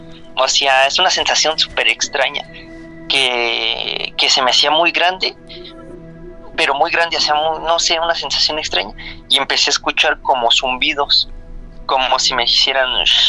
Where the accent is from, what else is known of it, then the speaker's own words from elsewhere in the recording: Guanajuato, Mexico; pues yo soy de Guanajuato, soy uh-huh. nacido en Guanajuato.